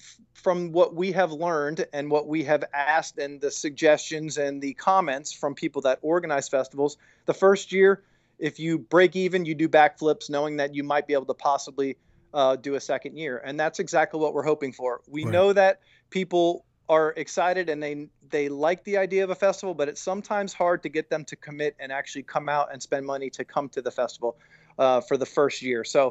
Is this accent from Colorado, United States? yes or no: no; Tampa, Florida, United States; Because I am from Tampa. This is my town. I've been here 30 years. I love this town.